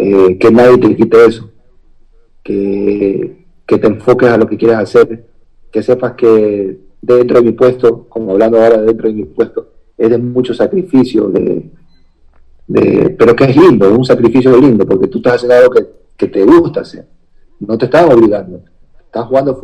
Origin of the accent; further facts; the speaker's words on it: Guayaquil, Guayas, Ecuador; also born or lived in Quito, Ecuador; me inclino bastante por Guayaquil, porque es mi ciudad natal